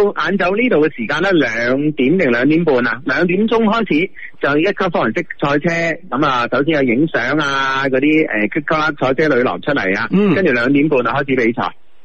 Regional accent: China; 我哋中国人点样怕病？

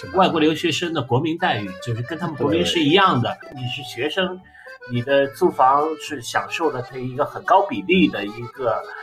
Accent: China; now in Paris, France; 我相信作为一个中国人来说，到任何一个国家，中国人最大特色就是适应

